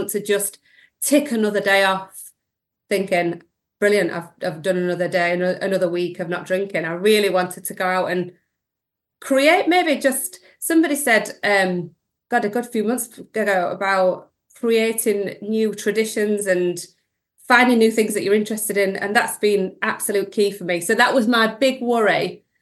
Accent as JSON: {"language": "English", "town": "Sheffield", "region": "Yorkshire and the Humber", "country": "United Kingdom", "said": "from Sheffield and I took a break from drinking the 1st of January."}